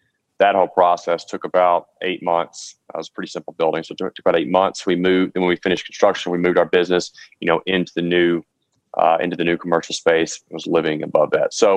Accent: Fulton, Mississippi, United States; So born and raised in Fulton, Mississippi, small town

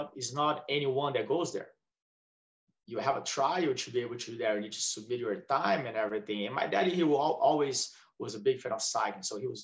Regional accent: Brazil; So growing up in Brazil, love to practice all sports

